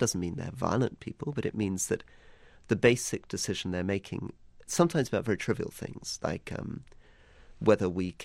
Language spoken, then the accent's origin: English; Malaysia; I grew up in Muslim countries, and my father was a diplomat. I grew up in Malaysia. I then worked in Indonesia.